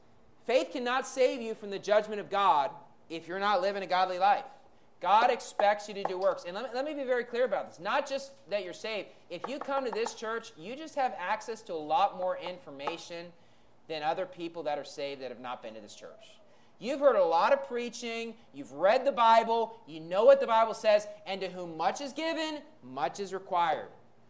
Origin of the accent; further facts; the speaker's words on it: United States; now in Philippines; Look, I love the United States. I grew up in the United States.